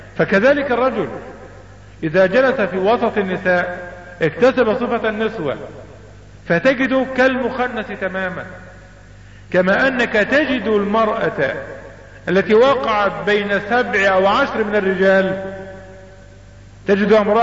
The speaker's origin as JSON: {"language": "Arabic", "country": "Egypt", "said": "طبعا احنا مصريين وبندخل اي مكتب في اي مصلحة حكومية او غير حكومية"}